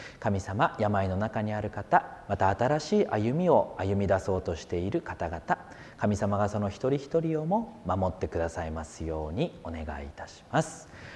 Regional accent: Akita, Japan; 私はですね、秋田県の出身なんですけれども、秋田県の出身で、幼稚園は教会の隣に立っている子羊幼稚園という教会付属の幼稚園に通っていました。

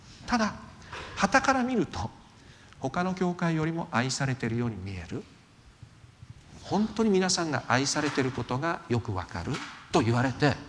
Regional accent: Yamagata, Japan; この間の集会では私と同じ山形県出身の人もおられました。山形県といえば牧師さんじゃなかったけど鈴木留三さんと同郷なんですよって何度も話しました。

